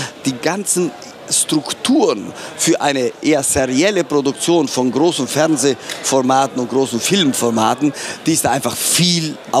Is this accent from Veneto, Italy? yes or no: no; Trentino-Alto Adige, Italy; Und ich als Südtiroler, sprich mit Passaporto Italiano